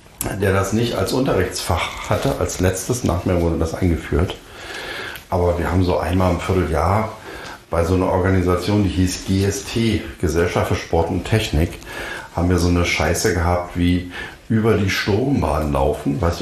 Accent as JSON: {"language": "German", "region": "East Germany", "country": "Germany", "said": "ich als Ossi bin mit den Ostdeutschen immer sehr, sehr unzufrieden"}